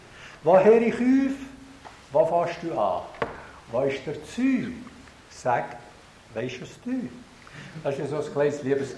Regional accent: Valais, Switzerland; Also, ich bin ein Walliser, der wohl in der Fremde verwurzelt ist, aber das Herz ist daheim geblieben.

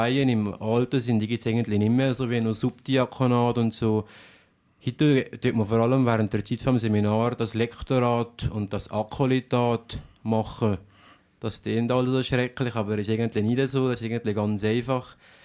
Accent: Visp, Valais, Switzerland; Also ich bin 1969 hier in Visp geboren, habe meine Primarschule in Stalden, Visp und am Schluss in Nadersch besucht.

